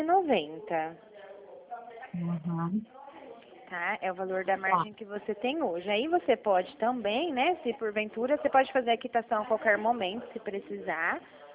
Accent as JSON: {"language": "Portuguese", "town": "Dracena", "region": "São Paulo", "country": "Brazil", "said": "eu sou de Dracena, né?"}